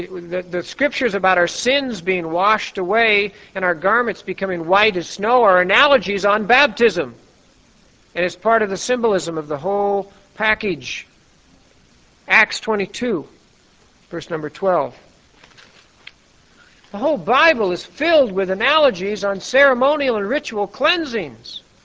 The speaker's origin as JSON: {"language": "English", "region": "Montana", "country": "United States", "tie": "born or raised there", "said": "When we were kids, I grew up in Montana."}